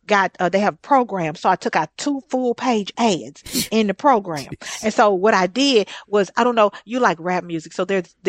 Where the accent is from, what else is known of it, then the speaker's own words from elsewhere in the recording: Texas, United States; Now, I'm from Texas, so the chili there is a spicier jalapeno type of chili.